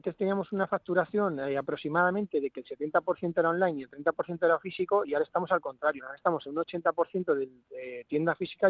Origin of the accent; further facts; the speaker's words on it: Alcalá de Henares, Community of Madrid, Spain; nosotros somos de Alcalá